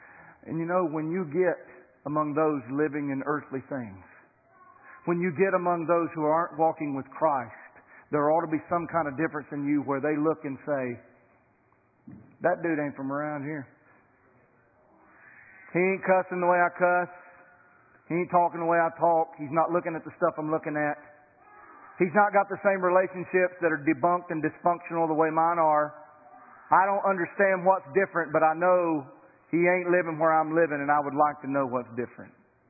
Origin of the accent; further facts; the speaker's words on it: Southeast, United States; when I leave the Southeast, when I go to Chicago, they're calling people out of the back of restaurants to hear me talk.